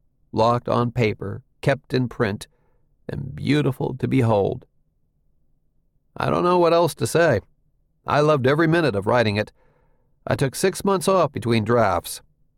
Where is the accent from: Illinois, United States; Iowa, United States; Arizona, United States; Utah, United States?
Illinois, United States; Waukegan; I became a full-time magician after seeing Blackstone on stage in Waukegan, my hometown in Upper Illinois, when I was 9.